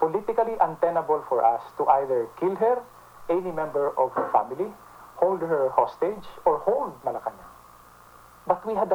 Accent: Philippines; you can try being a Filipino for maybe 1 week or 2 weeks, and then I'll give you a chance to say your piece again. And then that's the only time you can even start thinking and feeling like a Filipino

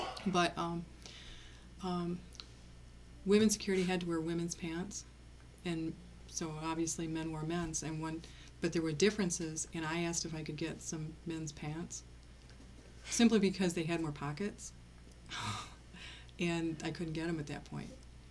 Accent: Lansing, Michigan, United States; I grew up in Lansing, went to school in Lansing schools, then went out to Waverly School District, graduated from Waverly High School

